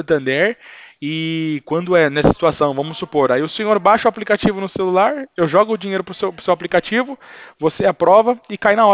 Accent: São Paulo, Brazil; eu sou do estado, eu sou do interior de São Paulo.

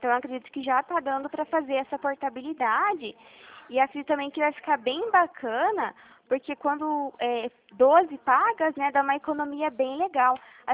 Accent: Toledo, Paraná, Brazil

